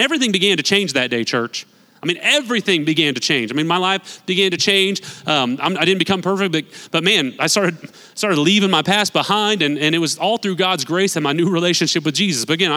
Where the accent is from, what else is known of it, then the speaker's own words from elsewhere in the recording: Newton, Kansas, United States; I was born and raised right here in Newton. I was in church every Sunday. I was in youth group every Wednesday. I went to Kansas Bible camp in the summers.